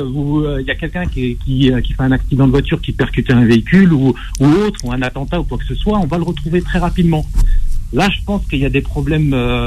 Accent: Morocco; Alors, je suis marocain, hein. Je suis marocain

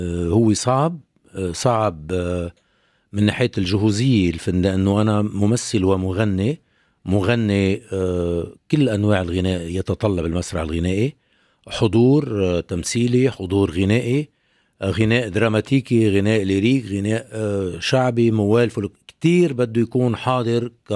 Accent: Lebanon; نحن جايين من لبنان بلدنا اللي عم يعاني،

